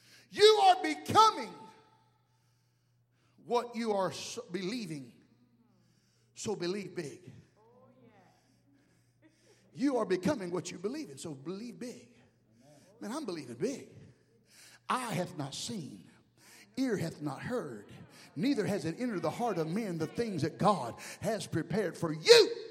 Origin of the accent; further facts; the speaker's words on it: Alabama, United States; And yes, my family tree did have branches, even though I am from Alabama.